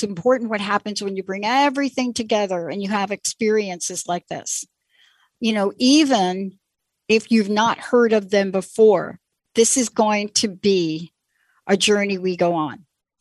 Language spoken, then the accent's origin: English; New York City, New York, United States; I'm a girl from New York City. I grew up in the Bronx. I know you're laughing, right?